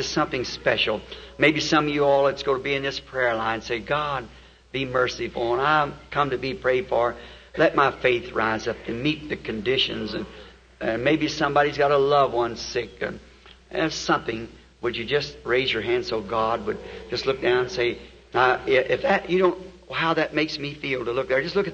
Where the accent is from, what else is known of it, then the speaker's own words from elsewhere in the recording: Ireland; I said, I'm an Irishman.